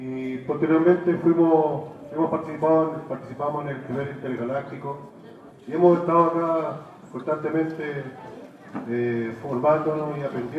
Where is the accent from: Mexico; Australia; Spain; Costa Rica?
Australia; Nosotros venimos de Australia.